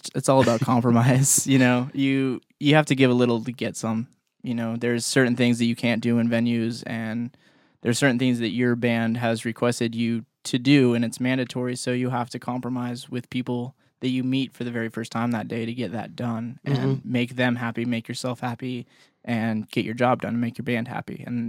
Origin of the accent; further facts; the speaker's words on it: Sequim, Washington, United States; Squim. Squim is my hometown.